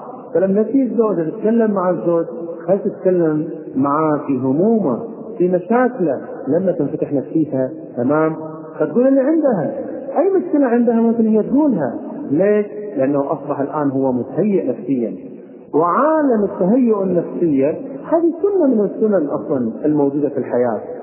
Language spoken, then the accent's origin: Arabic; Kuwait; واحده من القصص المشهوره عندنا في الكويت